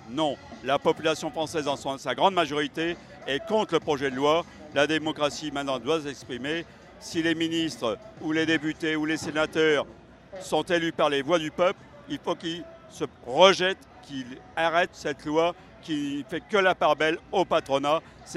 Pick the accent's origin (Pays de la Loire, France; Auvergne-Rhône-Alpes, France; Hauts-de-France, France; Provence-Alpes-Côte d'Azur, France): Hauts-de-France, France; Arras; Moi, je suis d'Arras, donc il y a les députés du Pas-de-Calais